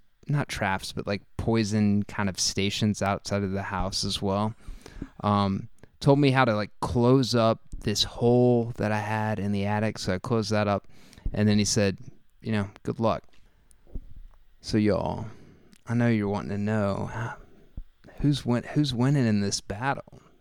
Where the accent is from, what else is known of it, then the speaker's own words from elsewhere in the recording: Oklahoma, United States; now in Mississippi, United States; We live in southern Mississippi. I grew up in Oklahoma.